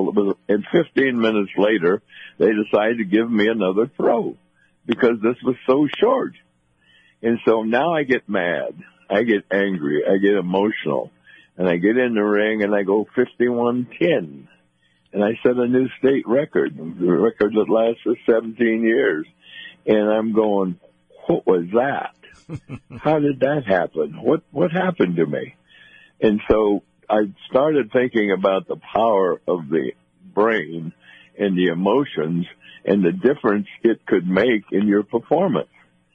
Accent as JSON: {"language": "English", "town": "Sandpoint", "region": "Idaho", "country": "United States", "tie": "born or raised there", "said": "there was an audience of about 8,000 people in Boise, and my hometown was like 300 or 400."}